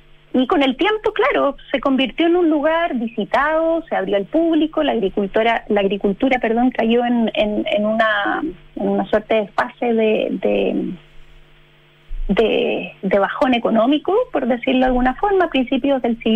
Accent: Magallanes, Chile; also born or lived in Valparaíso / Punta Arenas; en Tierra del Fuego crecí. Yo me declaro fueguina, si me apuran un poco. Me gusta ese término también.

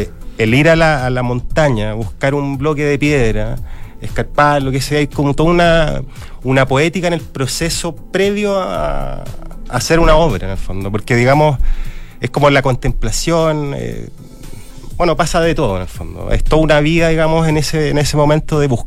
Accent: Rancagua, O'Higgins, Chile; now in Santiago, Chile; yo soy de Rancagua, ¿cierto? Y bueno, vivo en un lugar muy cercano. Hoy día, claro, estoy viviendo acá en Santiago

